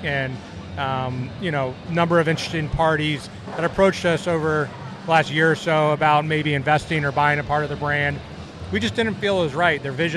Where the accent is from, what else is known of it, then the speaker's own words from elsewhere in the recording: Florida, United States; I'm from Florida, born and raised on the coast. The Avid lifestyle is the lifestyle I really lived growing up.